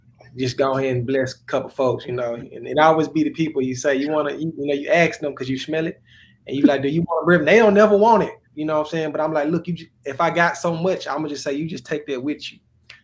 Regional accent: Jackson, Mississippi, United States; My hometown is Jackson, Mississippi. That is the capital of Mississippi for the people who don't know. And I still reside in Mississippi.

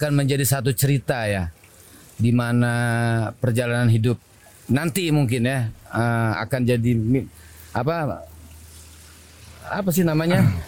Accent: Bekasi, West Java, Indonesia; saya dari Bekasi

